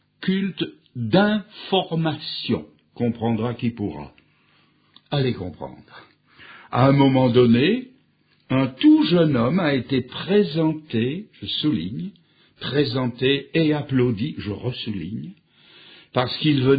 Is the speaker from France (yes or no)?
no; Switzerland; Il n'y a pas longtemps, chez nous, en Suisse, un dimanche matin